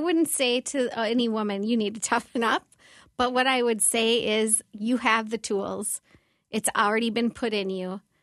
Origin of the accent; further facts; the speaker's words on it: Minnesota, United States; accent: Minnesota; One thing they loved about me, which is so annoying, was my Minnesota accent.